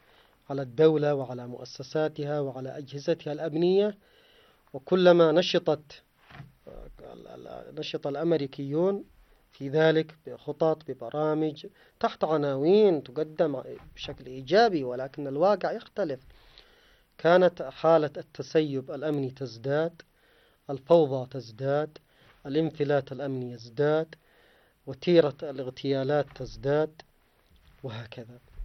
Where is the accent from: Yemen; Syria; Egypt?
Yemen; عندنا في اليمن